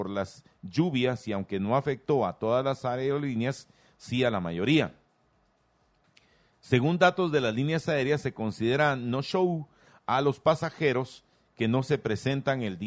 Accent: Guatemala; al final somos todos los guatemaltecos los que perdemos, ¿verdad?

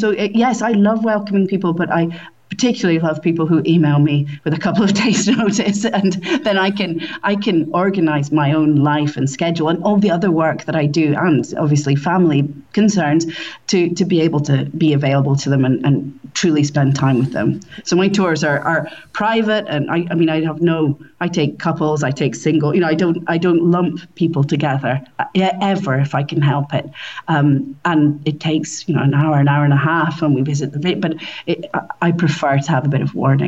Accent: Scotland, United Kingdom; now in Italy; I'm from Scotland, and I grew up with Italy-loving parents.

